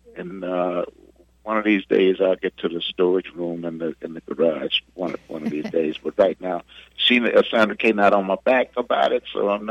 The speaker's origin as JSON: {"language": "English", "region": "Louisiana", "country": "United States", "said": "not everybody knows that I'm from Louisiana."}